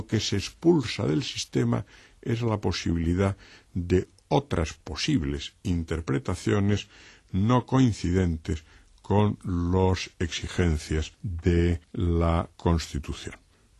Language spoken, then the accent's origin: Spanish; Spain